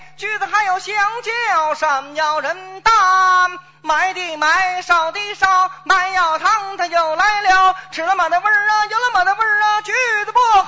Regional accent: Tianjin, China; 因为我就是天津人

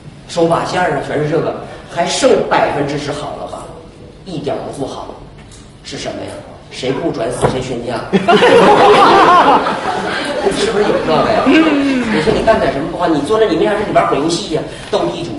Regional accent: Northeast China, China; 我东北人，刚才不说了吗？

